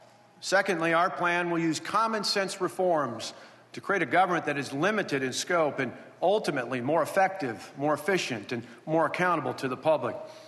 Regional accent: Delavan, Wisconsin, United States; As a kid growing up in Delavan, I started working as a dishwasher at the Countryside Restaurant.

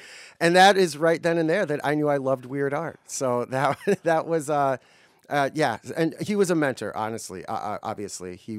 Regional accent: Black River Falls, Wisconsin, United States; I grew up knowing Truman. I'm from Black River Falls. He's from my hometown.

